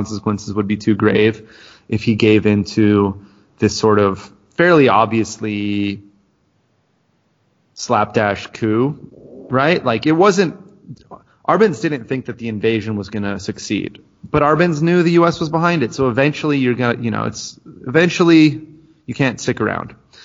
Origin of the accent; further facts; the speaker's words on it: Los Angeles, California, United States; I'm from Los Angeles, like, what if Moscow had bombed LA in 1954?